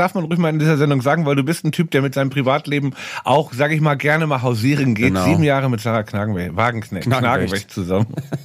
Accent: Berlin, Germany; Das kennt man als Berliner.

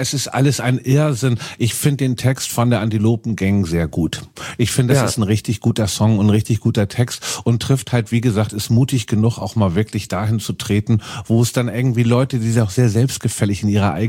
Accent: Hamburg, Germany; Das ist doch auch eine der ersten Sachen, die man als Hamburger lernt. Hamburg hat mehr Brücken als Venedig.

